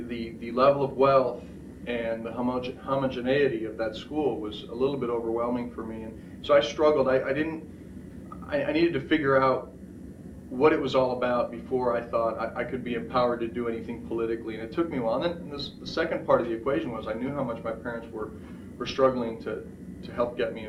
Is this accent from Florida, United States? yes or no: yes; Miami, Florida, United States; moved away as an adult; And then I was born and raised in Miami, attended public school in Miami, Florida, and came out to Dallas sight unseen in 1986 to accept the scholarship at SMU.